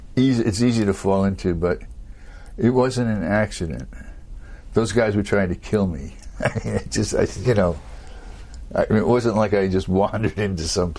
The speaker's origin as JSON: {"language": "English", "town": "New York City", "region": "New York", "country": "United States", "said": "I only learned to drive a car. I'm from New York City. I only learned to drive a car about a year ago."}